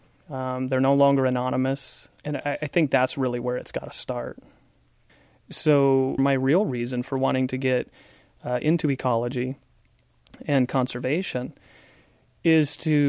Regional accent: Sacramento, California, United States; I'm from Sacramento.

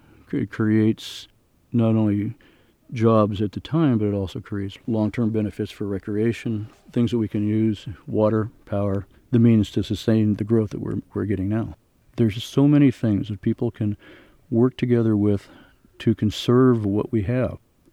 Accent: Sonora, California, United States; I'm from Sonora. I've been a resident of Tuolumne County for 45 years.

